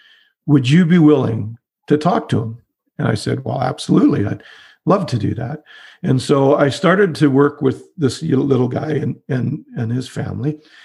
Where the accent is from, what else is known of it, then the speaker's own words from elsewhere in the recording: Canada; I'm Canadian, so I say roof